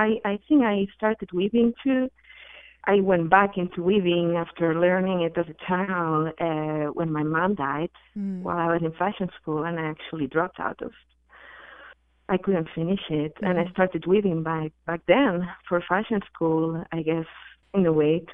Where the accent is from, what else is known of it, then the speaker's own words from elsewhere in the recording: Barcelona, Catalonia, Spain; English is a second language; I'm from Spain. I'm from Barcelona.